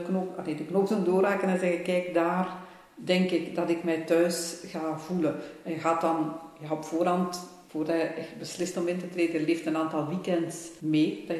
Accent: Turnhout, Flanders, Belgium; also born or lived in Ghent; Ik kende bij ons in Turnhout de gastenzusters, maar dat trok mij niet zo aan.

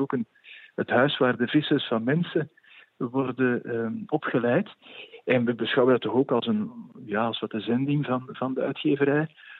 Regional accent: Antwerp, Flanders, Belgium; moved away as an adult; also born or lived in Den Bosch, Netherlands; ik ben geboren in Antwerpen, ben er ook naar school geweest. Ben na de middelbare school naar Bisdom Den Bosch gegaan voor de priesteropleiding met een grotere groep Vlamingen die daar ook al zaten.

